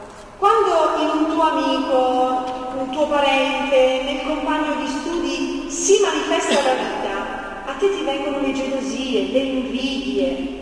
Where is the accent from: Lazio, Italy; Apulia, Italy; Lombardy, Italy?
Lombardy, Italy; Bergamo; Noi qui al nord, io sono di Bergamo, quindi più o meno la mentalità è quella, ma grazie a Dio vivo al sud da più di 20 anni